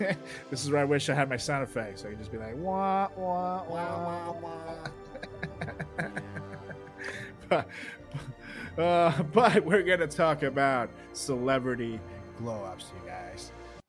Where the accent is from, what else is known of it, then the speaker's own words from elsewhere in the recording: Iowa, United States; We're from Iowa.